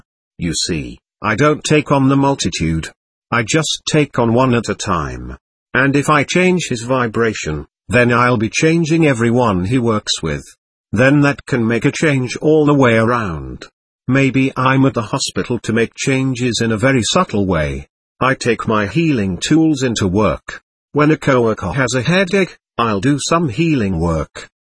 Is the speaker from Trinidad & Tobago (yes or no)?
yes; Trinidad & Tobago; I was born in Trinidad. People here are fascinated when they meet me because of my accent. It was great growing up there, among so many races and creeds.